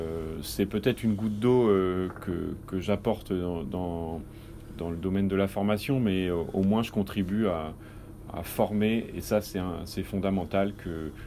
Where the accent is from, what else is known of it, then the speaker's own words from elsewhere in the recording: Normandy, France; also born or lived in Paris; en Normandie puisque je suis normand.